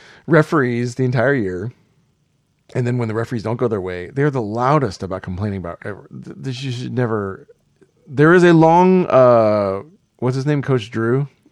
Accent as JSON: {"language": "English", "town": "Houston", "region": "Texas", "country": "United States", "said": "Sadly, I'm from Houston."}